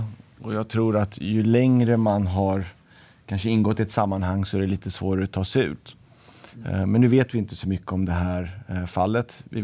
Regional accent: Södertälje, Stockholm County, Sweden; Jag kan börja med att säga att jag är född och vuxen i Södertälje.

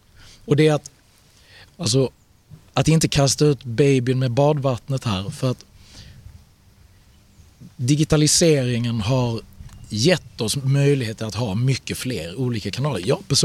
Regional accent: Malmö, Skåne, Sweden; i Malmö där jag växte upp

